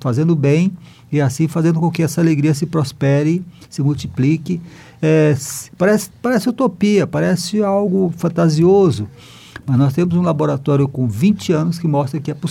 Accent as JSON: {"language": "Portuguese", "town": "Tarauacá", "region": "Acre", "country": "Brazil", "tie": "born or raised there", "moved": "yes", "lives_now": "Maranhão, Brazil", "said": "eu sou natural do Acre, lá de Tarauacá. Nasci na beira do rio Jaú e na fronteira com o Peru. Vim para o Maranhão e aqui me instalei e fiquei por 30 anos distante da minha mata"}